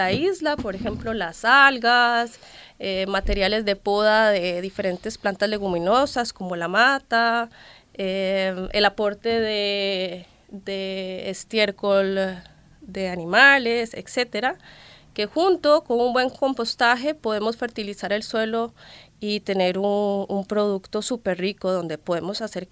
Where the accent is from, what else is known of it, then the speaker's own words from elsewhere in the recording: Central Valley, Costa Rica; Pues yo soy del Valle Central, eso es en la capital. Uh-huh. La capital es un valle y están las montañas, uh-huh, ¿verdad? Entonces soy un poco de las alturas, de una zona que en aquel entonces era bastante rural